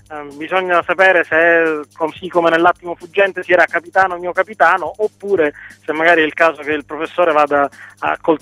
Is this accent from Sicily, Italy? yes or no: yes; Sicily, Italy; il messaggio che veniamo dalla Sicilia e rimaniamo in Sicilia, non andiamo da nessuna parte.